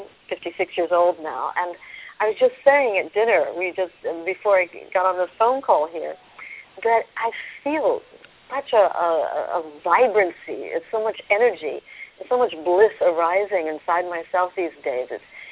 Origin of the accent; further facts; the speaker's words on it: New York, United States; accent: New York; moved away as an adult; now in Malibu, United States; I was 39 years old, and I'm a New Yorker, which many of you can hear from my accent. And I'd moved from there to Malibu, California, which is where we're speaking to you from.